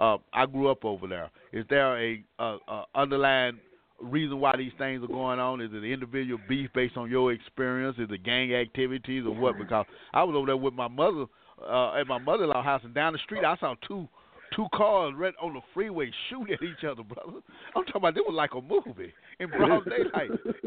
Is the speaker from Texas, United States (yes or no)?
yes; Dallas, Texas, United States; I grew up in South Dallas, and lately there's been a lot of issues going on in South Dallas and also throughout the Metroplex.